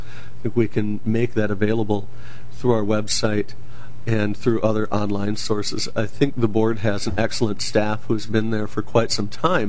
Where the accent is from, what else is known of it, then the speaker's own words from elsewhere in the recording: New Brighton, Minnesota, United States; Myself, I grew up in Minnesota, in Representative Lane and Representative Bernardi's district. My folks moved, but within New Brighton, so I have the opportunity of living in both of their districts when I was a kid.